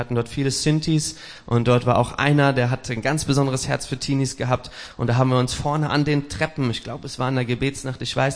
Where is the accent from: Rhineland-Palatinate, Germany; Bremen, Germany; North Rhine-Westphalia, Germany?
Rhineland-Palatinate, Germany; Neuwied; born there; Ich bin 20.04.1991 geboren in Neuwied.